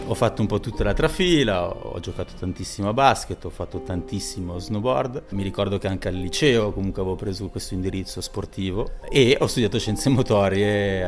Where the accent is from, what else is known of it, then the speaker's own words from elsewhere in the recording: Ascona, Ticino, Switzerland; also born or lived in Geneva; Difatti sono nato a Ginevra e a 7 anni, a causa di un problema familiare, io e mio fratellino siamo dovuti andare a vivere dai nonni.